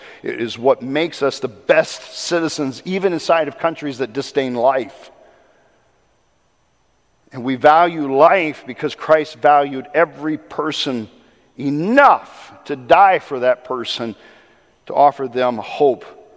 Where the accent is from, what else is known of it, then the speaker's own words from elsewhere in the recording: United States; And the beauty of being an American is I have the opportunity within my constitutional government to voice my opinion